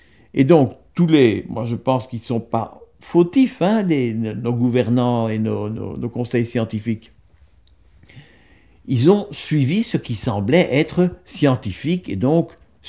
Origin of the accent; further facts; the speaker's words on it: Belgium; moved away as an adult; now in France; moi, je suis un médecin belge. J'ai quitté la Belgique en 2003.